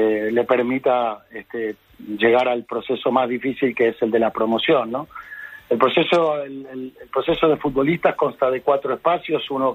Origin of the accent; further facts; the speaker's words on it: Argentina; Entonces, tanto en mi país, en Argentina